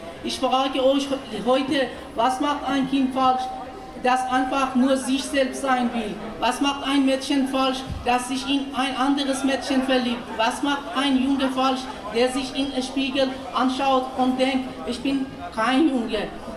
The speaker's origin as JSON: {"language": "German", "country": "Iran", "second_language": "German", "moved": "yes", "lives_now": "Germany", "said": "heute mitten unter euch als queere Stimme aus dem Iran. Ich stehe hier vor Kinder und Jugendlichen, die in meinem Heimatland niemals die Freiheit hatten"}